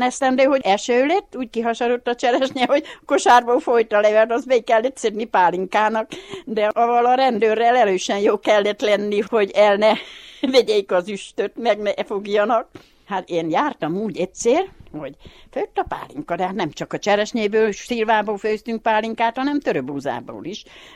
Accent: Hungary; born there; Eherdén, itt is születtem

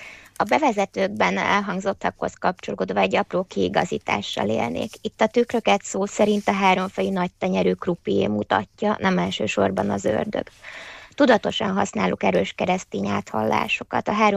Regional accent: Budapest, Hungary; also born or lived in Székelykeresztúr, Romania; Budapesten nőttem fel, de erdélyi gyökerekkel rendelkezem. 8 éves koromig Székelyföldön éltem, Székelykeresztúron.

